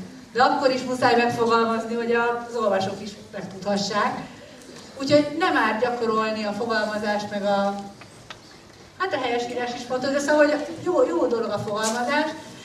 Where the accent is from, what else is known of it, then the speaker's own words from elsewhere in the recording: Budapest, Hungary; Budapestről, Budapesttel lakom a 11. kerületben. Viszonylag közel az M7-es autópályához, amelyik a Balaton felé megy.